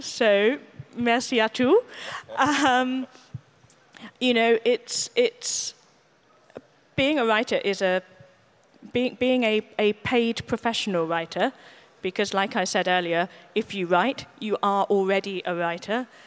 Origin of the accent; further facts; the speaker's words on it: United Kingdom; also for me as a British writer to be honored in France is very special.